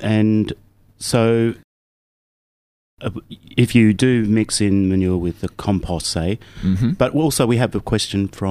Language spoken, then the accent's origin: English; Gold Coast, Queensland, Australia; reminds me of home because I'm originally from the Gold Coast.